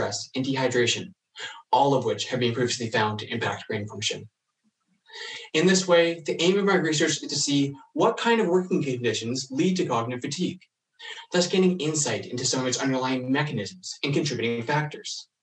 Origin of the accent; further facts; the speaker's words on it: Williams Lake, British Columbia, Canada; I got evacuated from my hometown of Williams Lake.